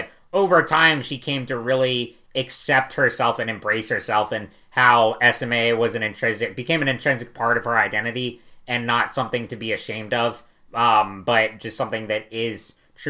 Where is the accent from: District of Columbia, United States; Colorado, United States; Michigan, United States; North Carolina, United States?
North Carolina, United States; The other new writer we have is Ari Anderson from my home state of North Carolina.